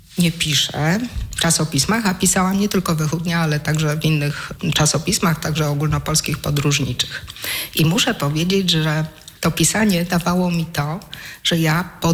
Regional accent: Włoszczowa, Świętokrzyskie Voivodeship, Poland; pochodzącego tak jak ja z Włoszczowy.

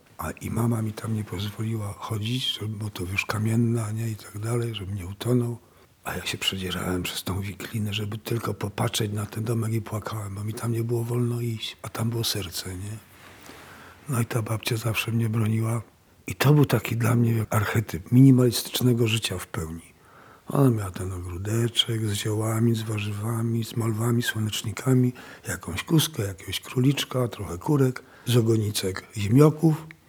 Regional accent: Bliżyn, Świętokrzyskie Voivodeship, Poland; born there; sypnął na Bliżyn taką kasę, że ja się urodziłem w ceglanym bloku pod czerwoną dachówką.

